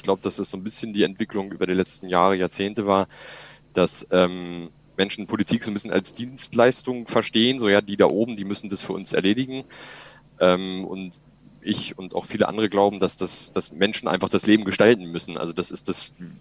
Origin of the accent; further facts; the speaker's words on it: Pforzheim, Baden-Württemberg, Germany; Ja, ich habe ja gesagt, ich komme aus Pforzheim.